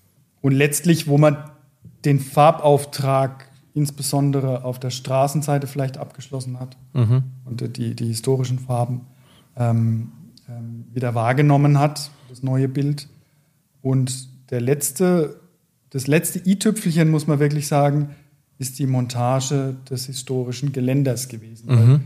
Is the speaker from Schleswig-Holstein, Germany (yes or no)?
no; Bad Neustadt, Bavaria, Germany; born there; ich bin jetzt selber gebürtig aus Bad Neustadt